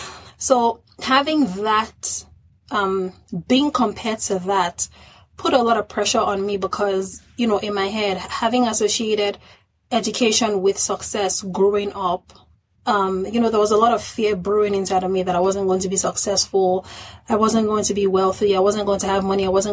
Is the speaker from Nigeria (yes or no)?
yes; Nigeria; I come from Nigeria, a very traditional background that is now being exposed to a whole lot of things.